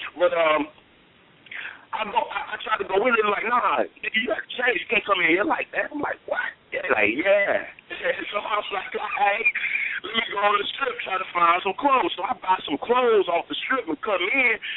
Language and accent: English; the South, United States; What I'm saying is that I'm a nigga from the South, and I always say that I'm a down South nigga with up North game.